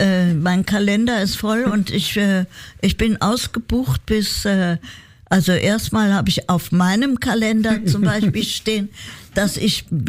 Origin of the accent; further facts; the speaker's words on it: Hamburg, Germany; Ja, aber ich komme nicht aus Köln. Ich komme aus Hamburg.